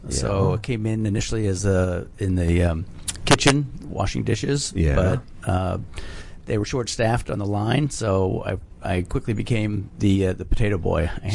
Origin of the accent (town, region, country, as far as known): Pittsburgh, Pennsylvania, United States